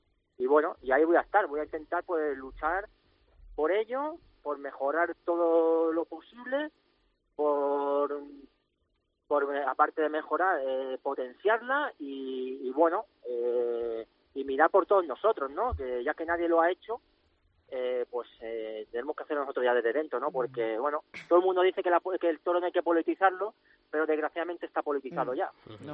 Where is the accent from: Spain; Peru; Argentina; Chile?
Spain; Barcelona, Catalonia; en mi tierra, ¿no? Porque me he presentado por Barcelona